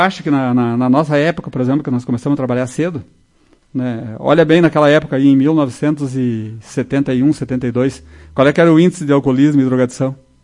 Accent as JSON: {"language": "Portuguese", "town": "Soledade", "region": "Rio Grande do Sul", "country": "Brazil", "tie": "born or raised there", "said": "eu nasci lá. Eu e a minha irmã, que mora comigo agora, a Vera, nós nascemos lá no Salto Grande."}